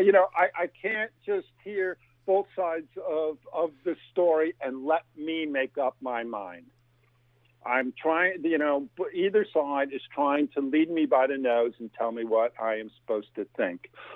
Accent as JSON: {"language": "English", "region": "New York", "country": "United States", "tie": "born or raised there", "said": "I mean, I grew up in Western New York."}